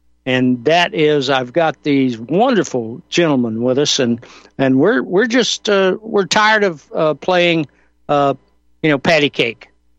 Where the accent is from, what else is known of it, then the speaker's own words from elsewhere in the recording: North Carolina, United States; Strange guys from my hometown up there in North Kakalaki, and they are just fantastic folks.